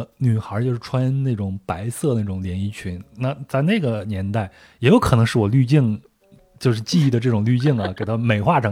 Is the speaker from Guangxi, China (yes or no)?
no; Henan, China; 我发现我们河南话啊，就是我老家的话